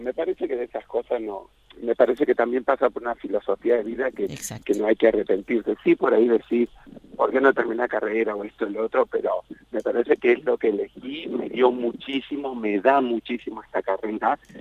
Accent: Santiago del Estero, Argentina; yo soy un pueblito de Santiago del Estero, estaba estudiando arquitectura

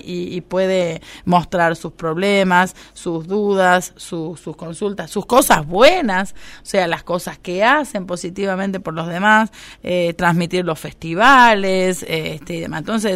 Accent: Argentina; como argentinos y argentinas

